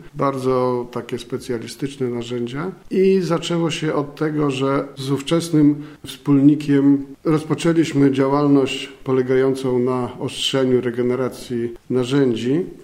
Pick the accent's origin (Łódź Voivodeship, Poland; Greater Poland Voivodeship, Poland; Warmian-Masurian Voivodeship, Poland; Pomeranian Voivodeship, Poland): Warmian-Masurian Voivodeship, Poland; Gołdap; ponieważ pochodzę z Gołdapi